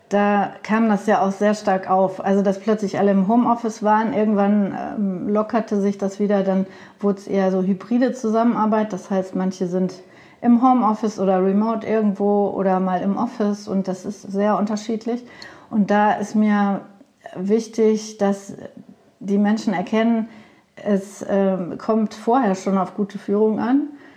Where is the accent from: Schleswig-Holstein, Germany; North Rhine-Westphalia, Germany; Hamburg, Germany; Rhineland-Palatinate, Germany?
North Rhine-Westphalia, Germany; Bochum; born there; now in Lindau, Germany; Geboren bin ich im Pott. In Bochum.